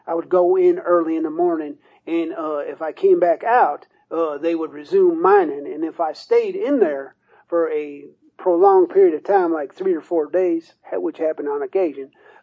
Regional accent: DuPont, West Virginia, United States; I'm from DuPont, West Virginia.

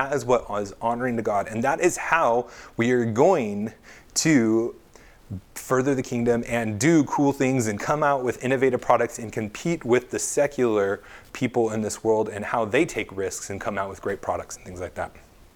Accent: California, United States; That's like what I learned growing up in California.

